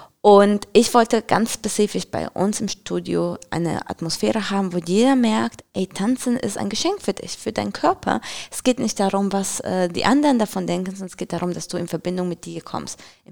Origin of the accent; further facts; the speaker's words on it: Colombia; German is a second language; now in Germany; Ich komme ja ursprünglich aus Kolumbien, falls sich die Zuhörer schon fragen, was das für ein Akzent ist. Trotz deutschen Namens, ich komme aus Kolumbien.